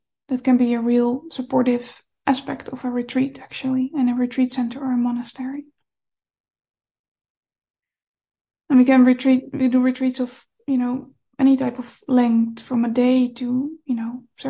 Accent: Netherlands; English is a second language; when I just started meditating and I went to the local sangha in my hometown back in the Netherlands where I was living at the time

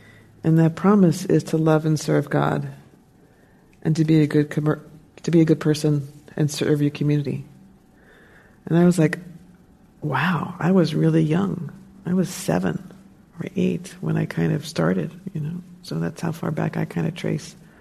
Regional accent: New Jersey, United States; now in California, United States; And I'm from New Jersey. So if you've seen The Sopranos, those are my people. So I'm very bold and direct. I don't mind talking when somebody else is talking, but I've noticed here in California people do not like that.

